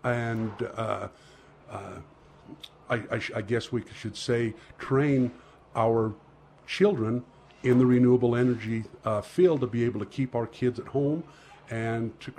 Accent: Cedar City, Utah, United States; born there; now in Milford, United States; I was actually born in Cedar City, but I've lived in Milford over 45 years. So I'm almost a local.

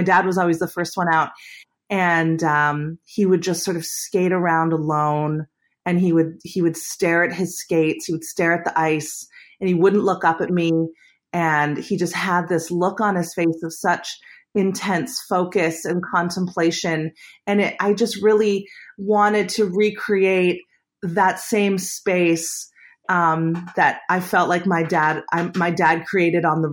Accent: Winnipeg, Manitoba, Canada; a memory I had of growing up in Winnipeg, where everybody had hockey rinks

